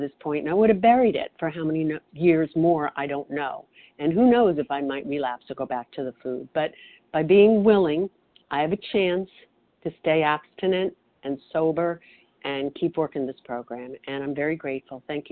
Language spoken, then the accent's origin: English; New Jersey, United States; I'm from New Jersey, and I am definitely a compulsive overeater.